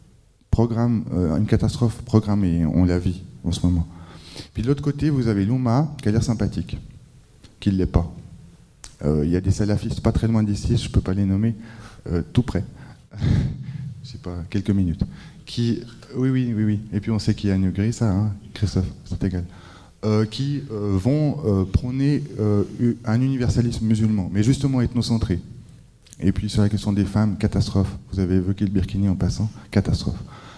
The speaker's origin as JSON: {"language": "French", "country": "Italy", "said": "Parce que je suis italien, ça me fait peur, ces murs."}